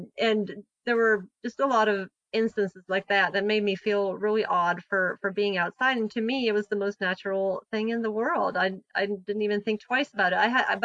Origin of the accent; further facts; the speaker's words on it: Sweden; now in United States; I grew up in Sweden, but then also I didn't know how much had changed because I'd been gone for 15 years.